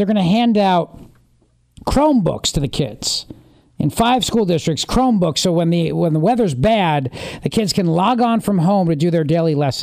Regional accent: New Jersey, United States; And I said, no, you know, I'm from South Jersey.

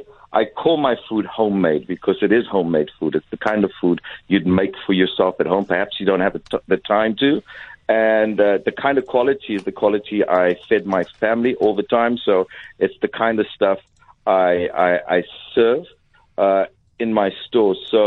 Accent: Durban, KwaZulu-Natal, South Africa; I am from Durban originally

